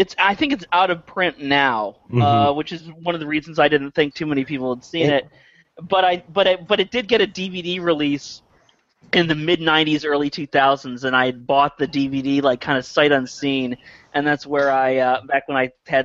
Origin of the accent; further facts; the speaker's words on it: New Jersey, United States; So, I'm from Jersey. We didn't make shit.